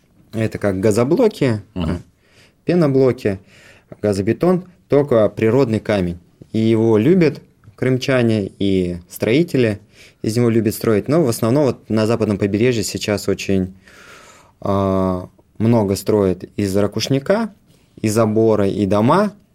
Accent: Ufa, Bashkortostan, Russia; now in Crimea; В 2018 году я переехал в Крым из Башкирии, из Уфы.

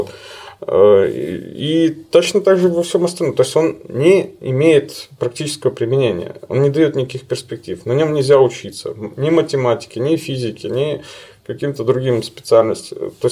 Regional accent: Vinnytsia, Vinnytsia Oblast, Ukraine; Я его прекрасно знаю, я вырос в Виннице.

